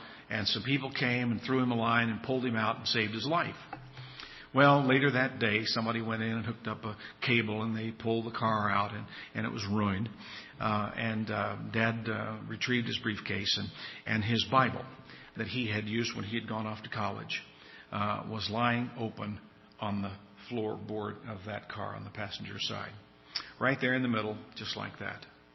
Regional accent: Kentucky, United States; But we lived in northern Kentucky. I was born and raised there in Kentucky.

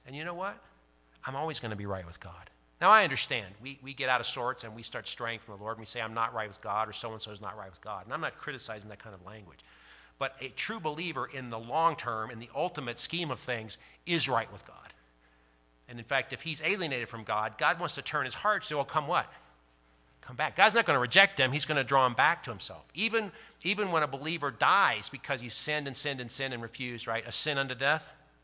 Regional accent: Phoenix, Arizona, United States; I'm from Phoenix, so I'm like, we got spanked.

